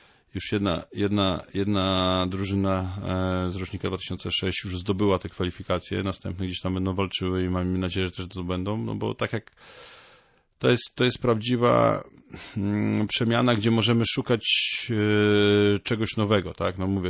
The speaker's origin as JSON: {"language": "Polish", "region": "Polish coast", "country": "Poland", "said": "bo ja przyjechałem też jako chłopak z Wybrzeża"}